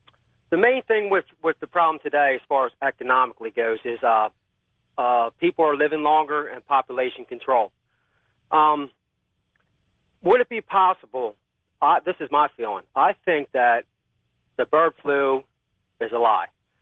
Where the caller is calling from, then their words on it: Wilmington, Delaware, United States; I'm calling from Wilmington, Delaware.